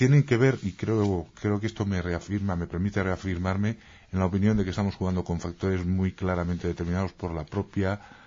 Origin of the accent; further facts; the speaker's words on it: Spain; Vuelvo a repetir que hablo desde como español, que además soy hoy.